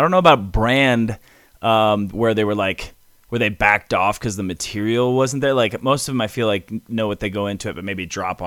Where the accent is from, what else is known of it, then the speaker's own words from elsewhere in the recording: Michigan, United States; now in Denver, United States; And I came from Michigan. I grew up in Michigan. I came to Colorado 14 years ago.